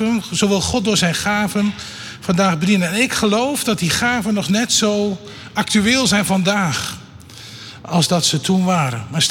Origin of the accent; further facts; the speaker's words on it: Netherlands; En zeker wij als Nederlanders, wij moeten wel daarin nuchter blijven.